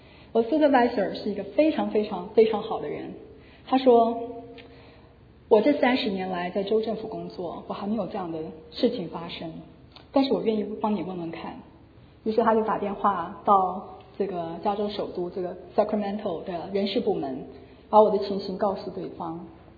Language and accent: Chinese; China; 我们中国人其实是非常喜欢福气的一个民族，也非常喜欢被祝福